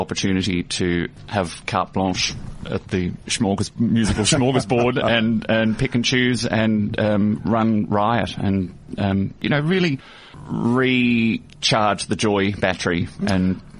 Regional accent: Australia; it is impossible as an Australian opera singer to be the master of your own destiny

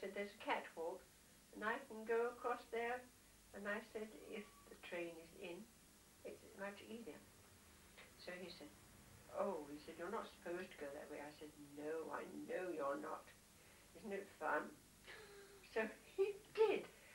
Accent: Hayes, London, United Kingdom; So I said, have you? Oh, I come from Hayes.

